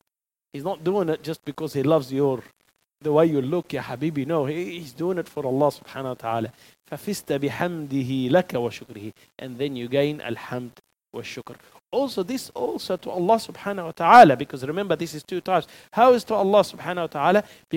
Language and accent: English; Tripoli, North Governorate, Lebanon; when I was young kid growing up in Lebanon, in Tripoli, you go to the shop.